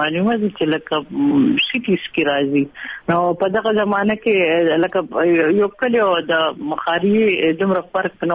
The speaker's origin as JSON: {"language": "Pashto", "town": "Mardan", "region": "Khyber Pakhtunkhwa", "country": "Pakistan", "tie": "born or raised there", "said": "زه هم د مردان یم او په مردان کې مې سبق ویلی دی."}